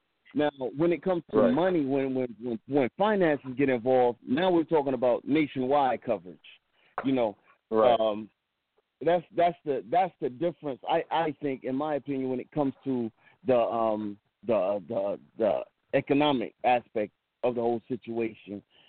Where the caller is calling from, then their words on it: New Orleans, Louisiana, United States; I'm calling from New Orleans.